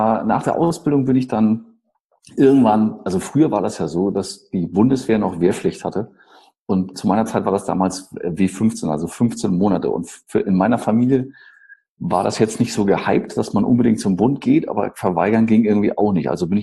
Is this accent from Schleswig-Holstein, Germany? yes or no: yes; Bad Malente-Gremsmühlen, Schleswig-Holstein, Germany; also born or lived in Eutin; Auch groß geworden bin ich in Norddeutschland, bei dir um die Ecke im Grunde. Du wohnst ja in Wisch und ich bin geborener Eutiner. Bin dann aufgewachsen in Bad Mahlentegemsmühlen